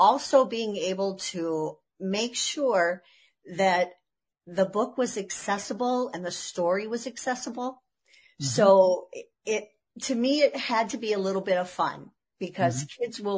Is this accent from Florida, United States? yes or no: no; Ohio, United States; Well, it wasn't anything that we have, but I grew up in Ohio.